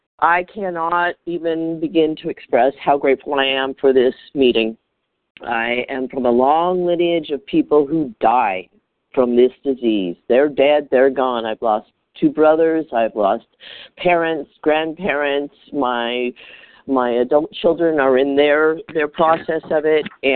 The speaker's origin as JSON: {"language": "English", "region": "California", "country": "United States", "said": "I'm from California."}